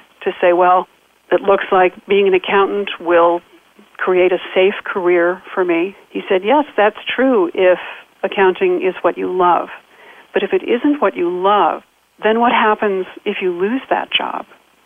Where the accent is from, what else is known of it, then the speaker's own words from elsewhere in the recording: Tokyo, Japan; And I grew up in Tokyo, a city of 11 million at that point.